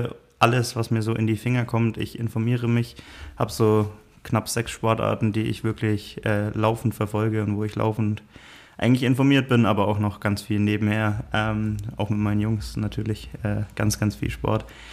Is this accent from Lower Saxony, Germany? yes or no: no; Nuremberg, Bavaria, Germany; bin 24 Jahre alt, komme, wie man an meinem Dialekt dann doch unschwer erkennt, auch aus Nürnberg.